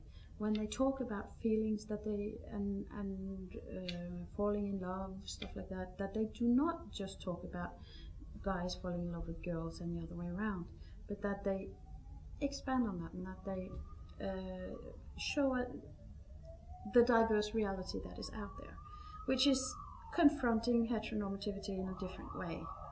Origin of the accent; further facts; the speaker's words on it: Denmark; my home country. I'm from Denmark, where you have no debate on equal opportunity between men and women